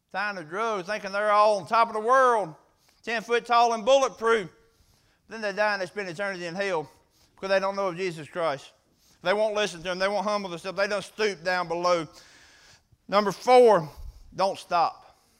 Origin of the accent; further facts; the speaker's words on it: Mississippi, United States; But she said, you're not from around here. I said, no, ma'am, I'm not. I'm from Mississippi.